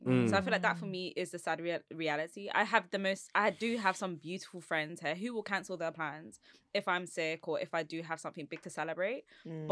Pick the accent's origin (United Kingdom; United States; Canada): United Kingdom; London; And I feel like maybe it's because I'm from Southeast London.